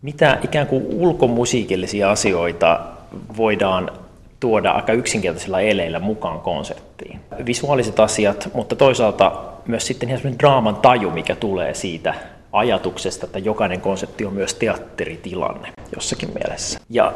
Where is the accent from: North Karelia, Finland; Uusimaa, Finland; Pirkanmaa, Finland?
Pirkanmaa, Finland; Tampere; mä oon tietysti Tampereelta kotoisin